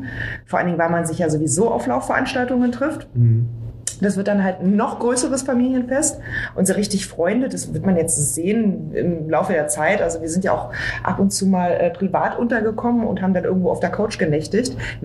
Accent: Berlin, Germany; Als Berliner mit einer Berliner Adresse hat man wahrscheinlich schon eher

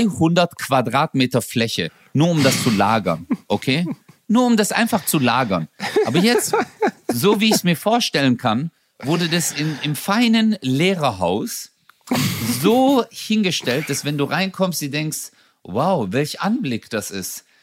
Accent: Gelsenkirchen, North Rhine-Westphalia, Germany; Ich komme aus Gelsenkirchen. Ich hatte ein richtig hartes Leben.

